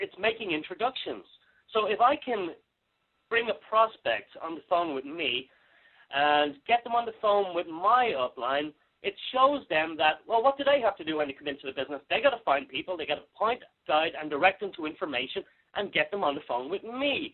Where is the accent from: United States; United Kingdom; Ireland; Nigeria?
Ireland; Dublin, Leinster; Ireland. I'm actually from Dublin, Ireland, right?